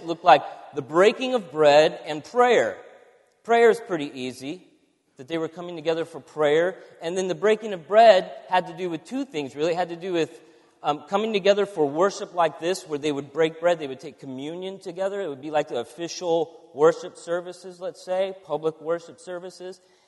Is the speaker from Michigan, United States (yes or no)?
no; California, United States; By the way, we're from California, so go easy on us.